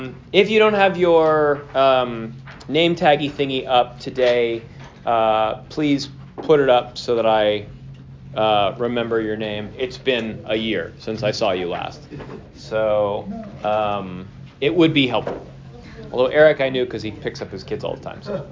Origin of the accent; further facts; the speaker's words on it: Los Angeles, California, United States; And I grew up in Los Angeles, and we had a City Paper, and it got bought out and went downhill.